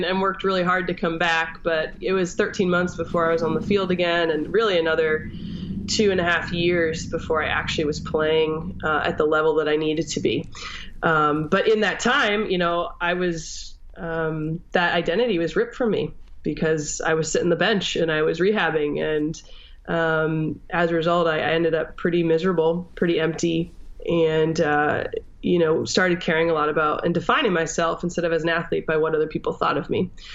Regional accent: Simsbury, Connecticut, United States; Yeah, I grew up Catholic in Simsbury, Connecticut.

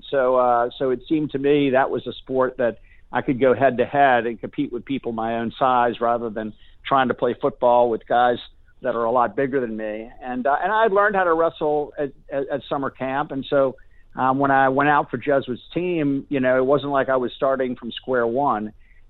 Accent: New Orleans, Louisiana, United States; I was born and raised right back in New Orleans, right where I am. My parish is maybe about 10 or 15 minutes from my mother's house where she still lives.

